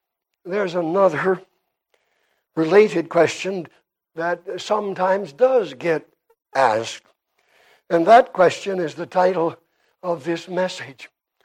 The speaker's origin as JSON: {"language": "English", "country": "Canada", "accent": "Canadian", "said": "My Canadian accent won't allow me to drag out the word Lord quite as long as she did"}